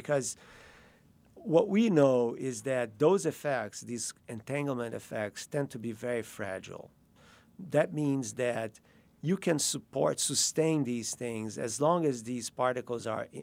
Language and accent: English; Rio de Janeiro, Brazil; I grew up in Rio, and in Brazil we have this syncretic combination